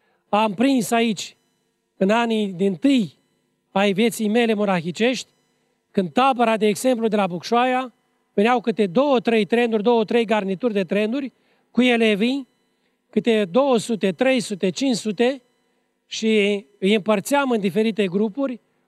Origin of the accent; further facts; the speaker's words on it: Suceava County, Romania; suntem bucovineni și români, de la Putna, Rădăuți, Suceava, Gura Humorului, spre Câmpul Lung și apoi Vama, până la Moldovița